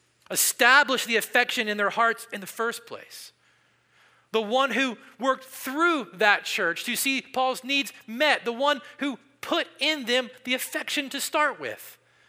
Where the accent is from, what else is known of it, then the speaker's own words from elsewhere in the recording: Southern United States, United States; I'm from the South. One of the first things you learn as a Southerner when you're probably 4 years old